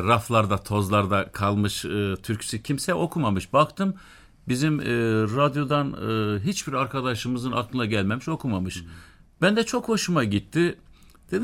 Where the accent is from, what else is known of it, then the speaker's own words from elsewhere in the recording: Kars, Turkey; born there; ben aslen Kars doğumluyum.